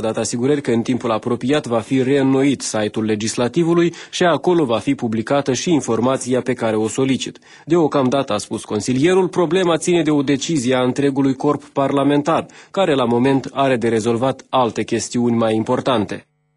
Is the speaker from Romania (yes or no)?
no; Cahul, Cahul District, Moldova; sunt de la Cahul.